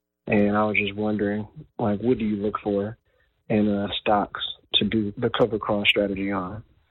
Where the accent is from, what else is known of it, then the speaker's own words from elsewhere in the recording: Michigan, United States; I'm from Michigan.